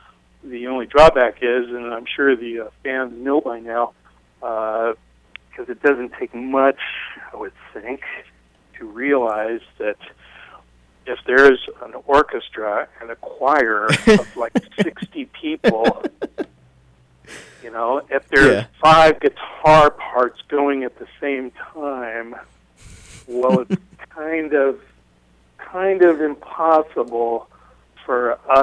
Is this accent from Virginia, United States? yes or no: no; California, United States; And the weirdest thing is that it was in my hometown.